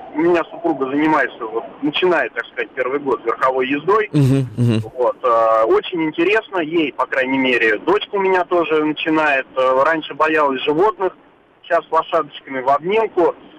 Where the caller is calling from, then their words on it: Nizhny Novgorod, Nizhny Novgorod Oblast, Russia; Я из Нижнего Новгорода